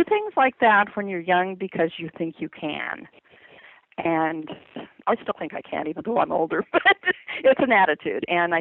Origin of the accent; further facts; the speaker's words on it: Kansas City, Missouri, United States; We both were raised in the city. I was raised in Kansas City, as you said, and my husband from Los Angeles, Orange County, more specifically.